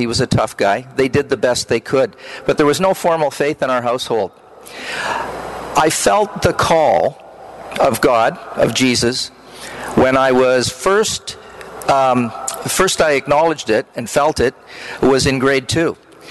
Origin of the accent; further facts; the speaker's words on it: Canada; I'm a Canadian, so I would agree with everything the bishop said